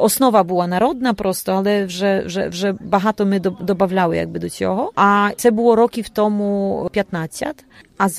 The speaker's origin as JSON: {"language": "Ukrainian", "region": "Lemko Region", "country": "Poland", "lives_now": "Lublin, Poland", "said": "Я сама з Лемківщини, тобто живу в Любліні вже багато років, але сама з Лемківщини, я лемкиня."}